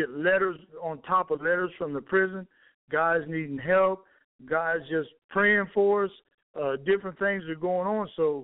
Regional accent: Indiana, United States; First of all, Joe, I came from Indiana, and I came out of a family that there was a lot of things going on

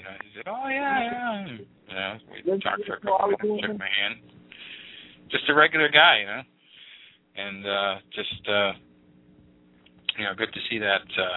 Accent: Massachusetts, United States; Freddie Roach, of course, comes from my area where I grew up in Massachusetts.

